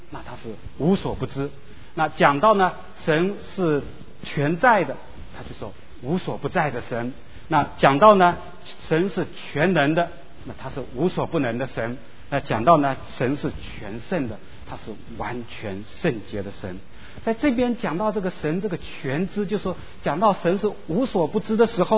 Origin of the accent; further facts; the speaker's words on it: China; 可惜呢我们是中国人，我们只能看翻译过来的